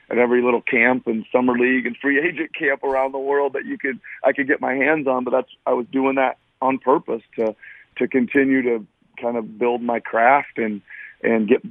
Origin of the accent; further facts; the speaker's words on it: Iowa, United States; I kind of had to go back to my home state of Iowa